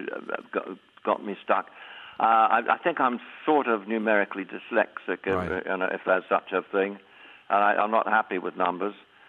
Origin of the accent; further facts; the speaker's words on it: New Zealand; now in United Kingdom; I was brought up in New Zealand in what I would describe as a middle classless society.